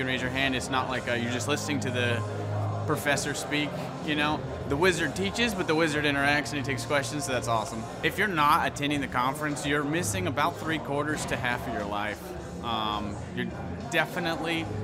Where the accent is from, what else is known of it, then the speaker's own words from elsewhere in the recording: Tulsa, Oklahoma, United States; I'm originally from Tulsa, born and raised here.